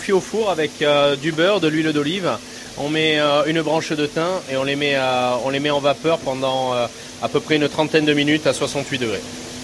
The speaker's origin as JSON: {"language": "French", "region": "Provence-Alpes-Côte d'Azur", "country": "France", "said": "je suis originaire du Var"}